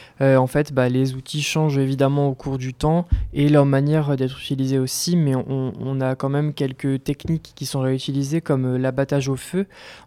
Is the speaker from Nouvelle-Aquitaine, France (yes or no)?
yes; Nouvelle-Aquitaine, France; qui a été retrouvé chez moi en Charente